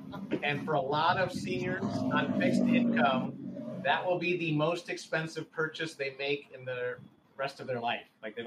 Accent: Michigan, United States; So born and raised in Michigan, I went to University of Michigan for undergraduate studies as well as medical school.

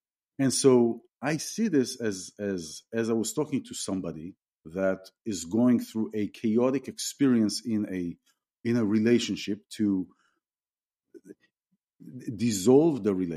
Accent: Tel Aviv, Tel Aviv District, Israel; And I come from Israel. I come from a big town in a small country. I come from Tel Aviv and in Israel.

